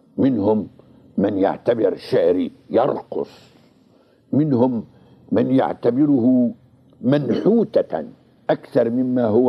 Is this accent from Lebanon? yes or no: yes; Lebanon; ثم أنا في آخر ما أنا لبناني، بمعنى لا أنني أنتمي إلى وطني لبنان